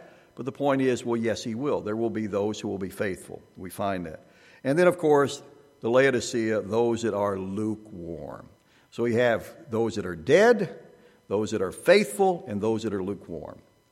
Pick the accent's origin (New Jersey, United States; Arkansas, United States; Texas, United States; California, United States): Arkansas, United States; My wife was from Georgia. I'm from Arkansas. I graduated from Ambassador College in Big Sandy. I was first serving in Atlanta.